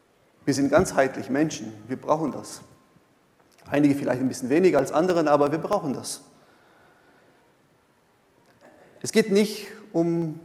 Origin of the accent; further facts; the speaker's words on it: Brazil; German is a second language; ich komme aus Brasilien und da werden diese Sachen auch sehr frei interpretiert alles